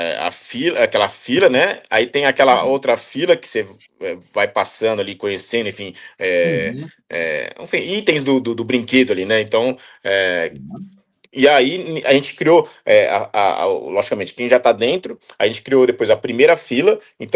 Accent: Bebedouro, São Paulo, Brazil; born there; Eu nasci em Bebedouro, né, norte do estado, né, próximo

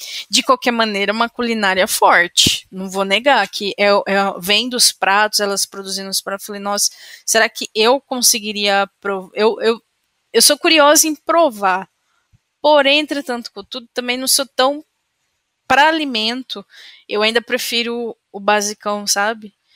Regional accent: Minas Gerais, Brazil; não é porque eu sou mineira, não

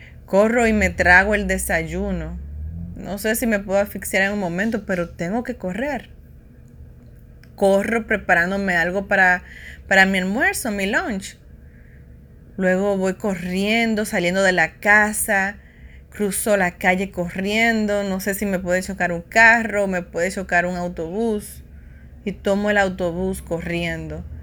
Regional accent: Dominican Republic; moved away; Bueno, honestamente, yo vengo de República Dominicana y mi estilo de vida ya era muy calmado.

